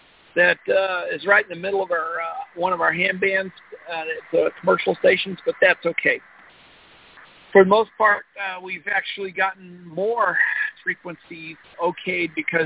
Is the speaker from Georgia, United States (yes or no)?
no; Colorado, United States